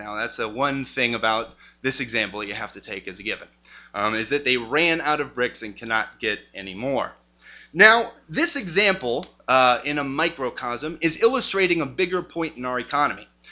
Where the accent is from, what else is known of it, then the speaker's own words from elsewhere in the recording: Stockton, California, United States; And so I'm from Stockton, so I guess I have firsthand knowledge of this particular thing.